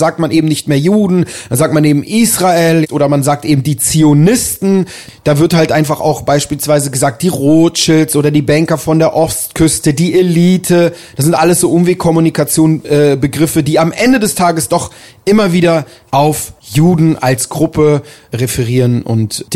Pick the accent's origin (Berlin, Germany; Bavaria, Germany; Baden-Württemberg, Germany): Berlin, Germany; Aber ich bin halt hier in Berlin aufgewachsen.